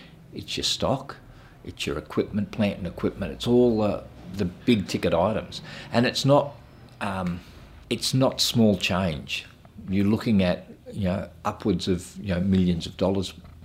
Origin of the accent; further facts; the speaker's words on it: Geelong, Victoria, Australia; Growing up in Geelong, used to watch the planes do their touch and goes and circuits at Grovedale Airport.